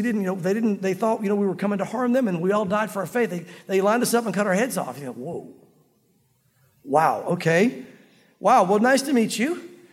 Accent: Tennessee, United States; also born or lived in New Mexico; Thinking about that day when we moved here, now we're from the South, we're from Tennessee. People ask, where are you guys from? We're from here, but God sent us out west for a while.

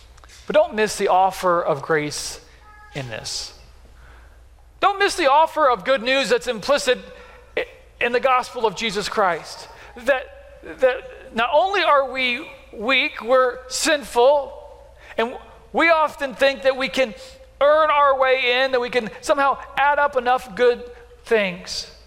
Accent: Beatrice, Nebraska, United States; I'm from Beatrice, if I haven't met you yet

